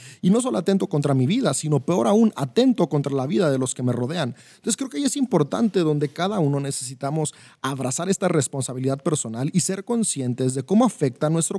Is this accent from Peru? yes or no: no; Mexico; Yo soy de México y en México hace 3 días se acaba de legalizar el uso